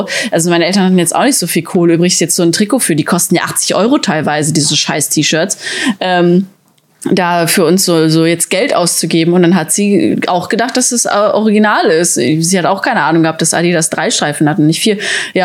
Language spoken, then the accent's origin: German; Plettenberg, North Rhine-Westphalia, Germany; Und in meiner Heimatstadt Plettenberg, da wohnen ja nicht viele Leute